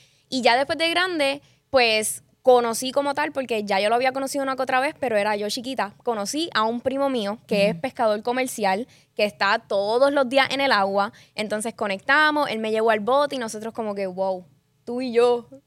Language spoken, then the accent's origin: Spanish; San Juan, Puerto Rico; now in Aguadilla, Puerto Rico; fui criada en San Juan y hace como un año y medio di el brinco de mudarme para acá.